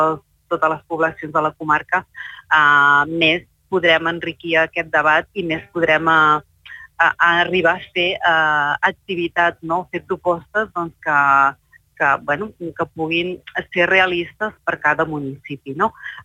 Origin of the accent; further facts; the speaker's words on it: Tordera, Catalonia, Spain; Tordera no hi estava representada i, clar, i vaig dir, home, això no pot ser, no? I més quan és el meu poble, no?